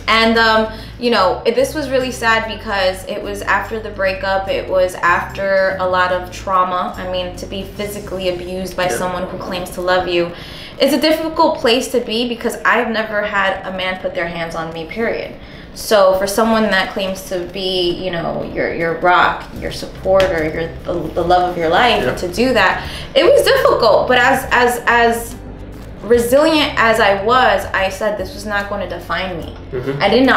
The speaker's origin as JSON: {"language": "English", "region": "New Jersey", "country": "United States", "tie": "born or raised there", "said": "I'm a Jersey born, raised, living, you know, I'm always a New Yorker. Everyone thinks I'm a New Yorker, but I'm a Jersey girl."}